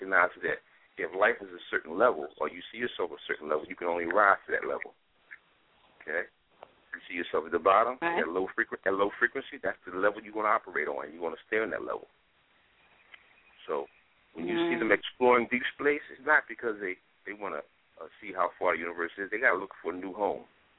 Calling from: Philadelphia, Pennsylvania, United States; calling from Philly.

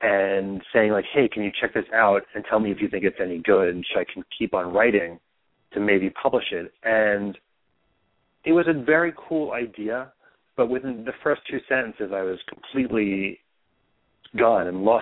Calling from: New York, United States; I am in New York in my sister's house, standing looking at the dog sleep.

